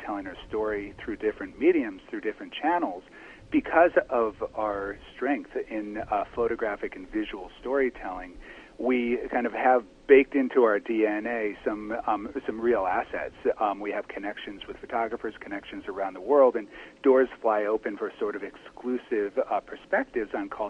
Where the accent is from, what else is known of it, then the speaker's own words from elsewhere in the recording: Toledo, Ohio, United States; I did, but I grew up in Toledo, Ohio, and so travel for me some of the time was just going to Michigan